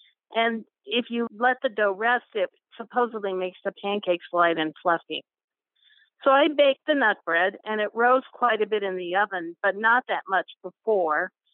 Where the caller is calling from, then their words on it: Mogadore, Ohio, United States; I'm calling from Mogador, Ohio. It's just outside of Akron.